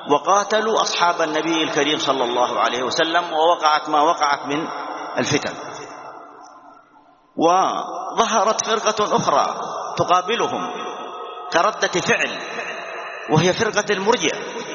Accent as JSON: {"language": "Arabic", "country": "Saudi Arabia", "said": "بلادنا المملكة العربية السعودية"}